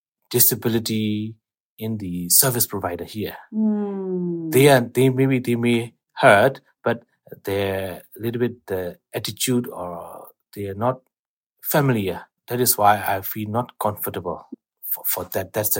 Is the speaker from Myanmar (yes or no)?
yes; Myanmar; I'm from Burma, Myanmar, and a person with visual disability.